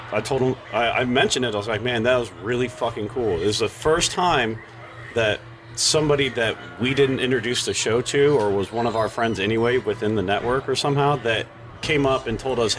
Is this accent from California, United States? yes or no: no; Lafayette, Indiana, United States; also born or lived in Fort Wayne; Because I told him that I'm actually originally from Fort Wayne. Like, I grew up in Lafayette because I've been here since I was really young. But I'm originally born and from Fort Wayne.